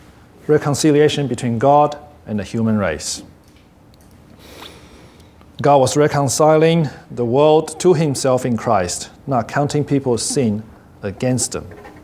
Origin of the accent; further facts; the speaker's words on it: Taipei, Taiwan; now in Australia; I'm from Taipei. It's a city with many motorbikes and surrounded by mountains.